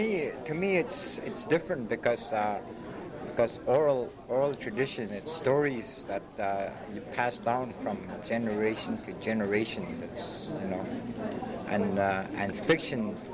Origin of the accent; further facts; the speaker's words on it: Fort Chipewyan, Alberta, Canada; just a couple of boys talking from my hometown, Fort Chipewyan